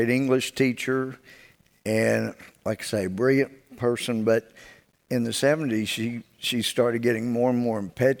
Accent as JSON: {"language": "English", "town": "Mount Pleasant", "region": "Texas", "country": "United States", "tie": "born or raised there", "said": "You know, I mean, y'all know I did all my growing up in Mount Pleasant."}